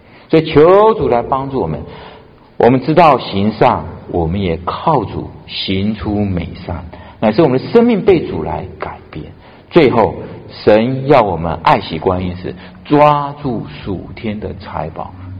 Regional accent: Taiwan; now in Calgary, Canada; 我们家，我是台湾来的

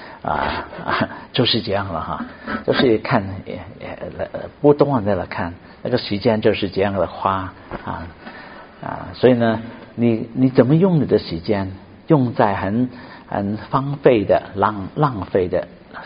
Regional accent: Shunde, Guangdong, China; 我是脾气很不错的哈，我是顺德人

